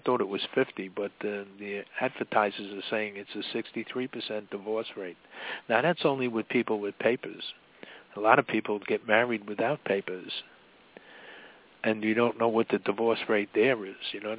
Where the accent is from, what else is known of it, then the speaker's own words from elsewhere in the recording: Texas, United States; when I was a wee lad growing up in West Texas, public schools weren't all that bad.